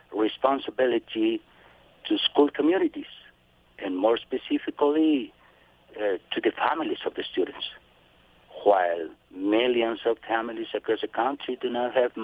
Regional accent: Chihuahua, Mexico; I'm from Chihuahua, Mexico.

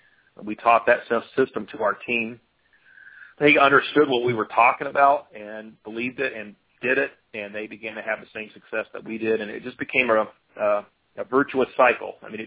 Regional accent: Fort Worth, Texas, United States; now in Lexington, United States; We live in a little town called Lexington, Virginia, and we've lived here about 7 years. We're originally from Fort Worth, Texas.

